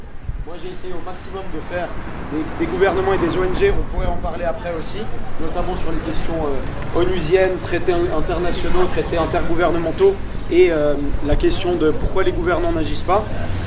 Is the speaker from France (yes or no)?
no; Lausanne, Vaud, Switzerland; j'ai 28 ans, je suis de Lausanne